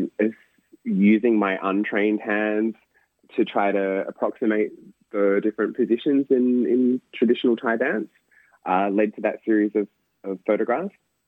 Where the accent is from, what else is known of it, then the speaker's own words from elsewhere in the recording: Australia; just purely because growing up in Australia, it always felt not like a, but like a secondary, sorry, not like a primary gesture.